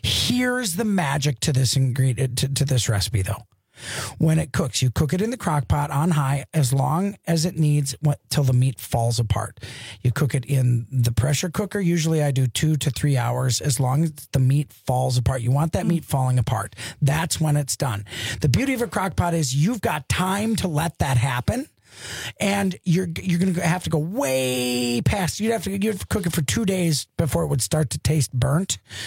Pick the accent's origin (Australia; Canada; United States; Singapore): United States; Wisconsin; I'm from Wisconsin, so